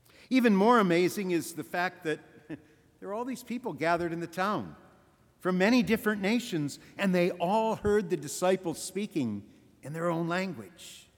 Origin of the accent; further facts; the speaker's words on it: Flint, Michigan, United States; I remember, of course, the tornado that struck down in my hometown when I was a little boy. It was an F5 tornado. It wiped out a whole section of the north end of Flint, and 116 people lost their lives.